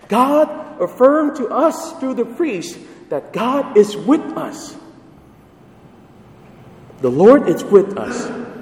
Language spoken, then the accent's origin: English; Vietnam; I'm not Chinese. I'm Vietnamese.